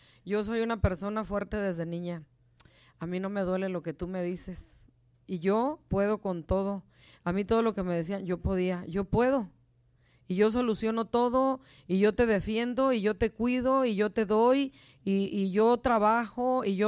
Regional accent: Mexico; moved away; Esto no es como yo pensaba cuando yo me vine de México.

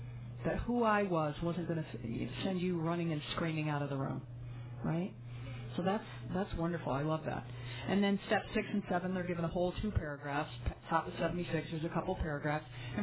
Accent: Michigan, United States; Well, I was from Michigan originally, so got influenced by that group.

